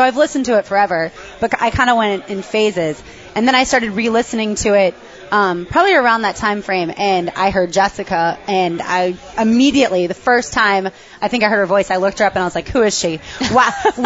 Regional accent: Atlantic Beach, United States; I grew up in Atlantic Beach.

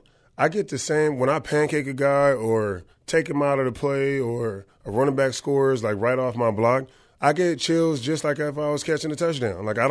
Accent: Long Beach, California, United States; growing up in Long Beach, probably where I went to high school at. So, that community is super tight-knit.

